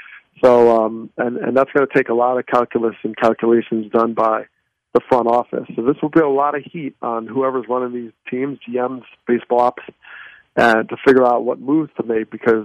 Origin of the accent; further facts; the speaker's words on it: New Jersey, United States; You know, I grew up outside of New York and North Jersey and a Phillies fan growing up.